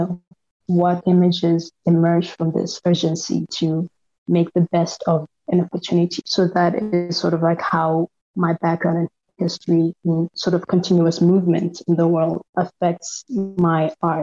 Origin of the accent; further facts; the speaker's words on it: Lesotho; I am an artist from Lesotho, where I am currently based, but I'm also somewhat based in Johannesburg.